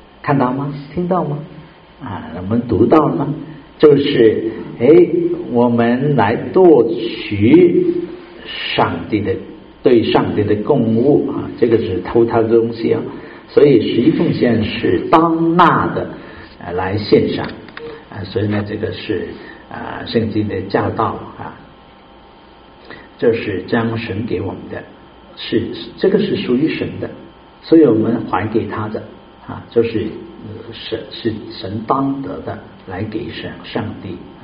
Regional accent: China; 我们中国人应该是知恩的人啊，知恩图报，是吧？

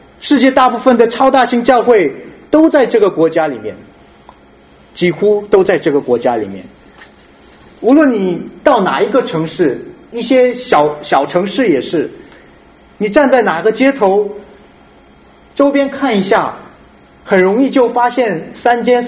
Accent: South Korea; 我是一位韩国牧者，成长在韩国教会

